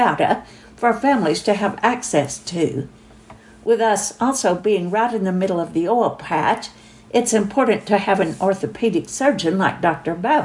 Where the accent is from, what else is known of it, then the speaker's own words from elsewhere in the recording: India; now in Odessa, United States; I was born and raised in India. I graduated from one of the best medical schools in India.